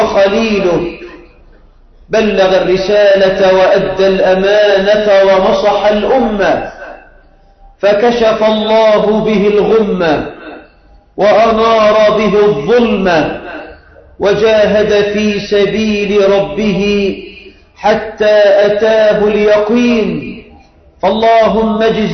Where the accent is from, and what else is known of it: Egypt